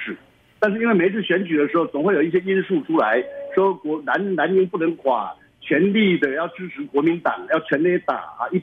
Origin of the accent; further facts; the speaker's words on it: Kinmen County, Taiwan; 这个金门呢、啊，确实是在台湾跟大陆的中间，所以以前呢，台湾人以为我们是外省人。那真正的外省人说我们是台湾人，会讲台语啊，跟这个语言跟台湾一样。